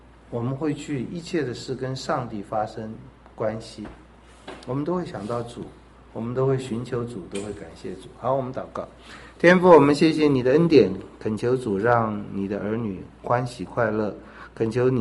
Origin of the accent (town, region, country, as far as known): China